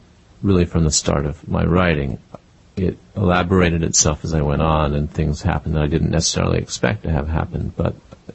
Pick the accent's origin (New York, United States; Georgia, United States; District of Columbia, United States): District of Columbia, United States; Washington; I grew up in Washington, D.C., and my father worked for Lyndon Johnson